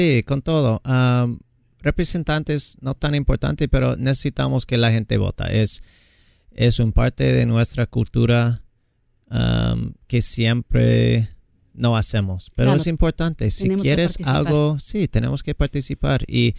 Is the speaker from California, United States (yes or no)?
yes; Redlands, California, United States; born there; Spanish is a second language; Nací aquí en Redlands, 2 horas norte de aquí.